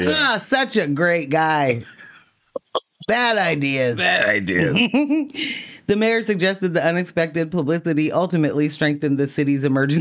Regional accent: West Coast, United States; Ambush, I am from the West Coast.

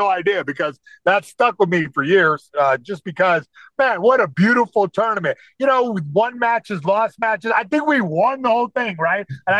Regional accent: California, United States; that's just part of being a Californian.

